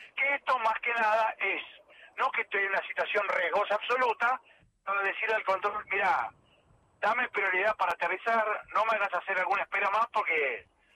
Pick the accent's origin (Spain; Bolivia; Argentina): Argentina; como somos argentinos